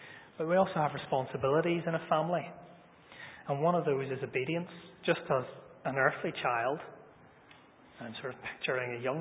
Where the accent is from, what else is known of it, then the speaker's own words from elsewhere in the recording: Northern Ireland, United Kingdom; And it's really easy growing up in Northern Ireland. So many people in this country grow up churched, for want of a better word.